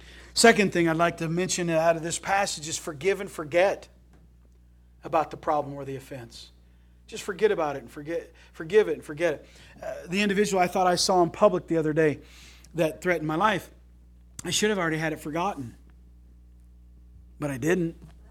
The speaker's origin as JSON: {"language": "English", "town": "Terre Haute", "region": "Indiana", "country": "United States", "said": "I said, I'm from Terre Haute."}